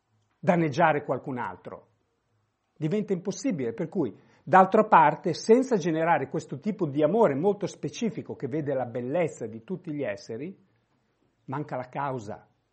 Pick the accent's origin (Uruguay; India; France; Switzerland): India; Italian is a second language; io sono venuto dall'India. Vengo dall'India